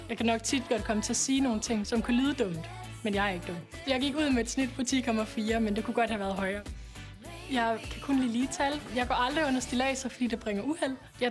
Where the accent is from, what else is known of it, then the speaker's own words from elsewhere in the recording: Sønderborg, Region of Southern Denmark, Denmark; jeg er 20 år gammel, og jeg kommer fra Sønderborg.